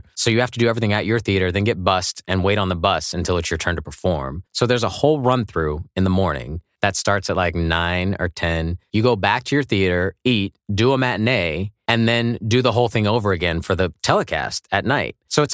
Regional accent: Kansas, United States; I'm from Kansas and lived on military bases, but I didn't know anything about Broadway.

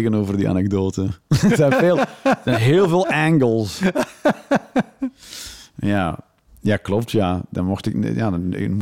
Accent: Flanders, Belgium; now in Netherlands; En dus ja, als Vlaming in Nederland... Een paar keer wel flink met mijn bek gegaan.

